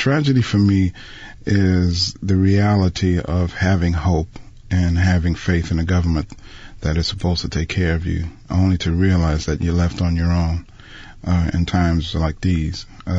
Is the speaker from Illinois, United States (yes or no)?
no; New Orleans, Louisiana, United States; You see, when I grew up here in New Orleans, all of the musicians that I ran into didn't talk about making money.